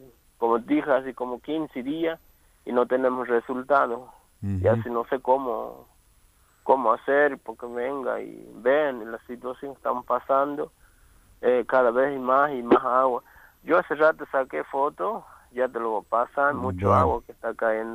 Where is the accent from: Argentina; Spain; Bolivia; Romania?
Argentina; Rivadavia; nosotros acá en Rivadavia, yo por lo menos soy de Rivadavia, Banda Sur.